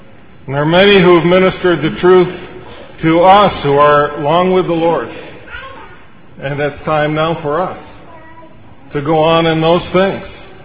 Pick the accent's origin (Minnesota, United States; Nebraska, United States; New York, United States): New York, United States; Vestal; And growing up in Vestal, the older brothers used to quote J.R. Gill over and over again.